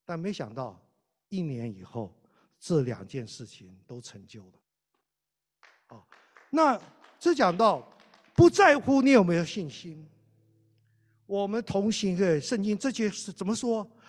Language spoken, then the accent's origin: Chinese; Taiwan; 按照我们中国人，特别我们台湾人的背景